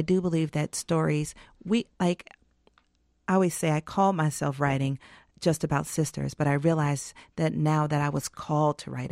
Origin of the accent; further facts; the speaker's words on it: Atlanta, Georgia, United States; while I grew up in Atlanta with my father and my mother.